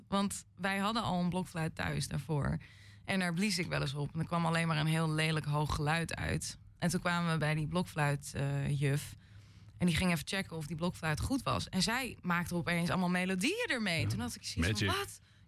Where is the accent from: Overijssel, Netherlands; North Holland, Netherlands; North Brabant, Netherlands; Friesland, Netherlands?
North Holland, Netherlands; Hem; Ik ben opgegroeid in Hem. Dus ik zat op de Hemschool.